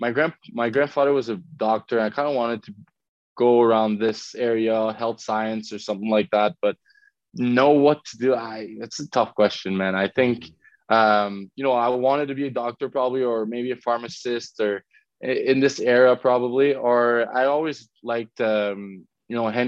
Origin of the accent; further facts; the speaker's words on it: Montreal, Quebec, Canada; First of all, it was against Montreal, so for me it was so special playing in my hometown.